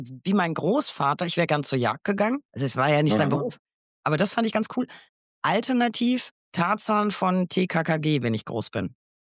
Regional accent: Bavaria, Germany; Wir kommen aus Franken

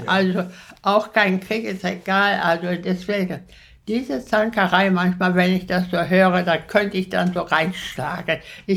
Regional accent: Steele, North Rhine-Westphalia, Germany; Ich habe nur gesagt, ich komme aus Steele

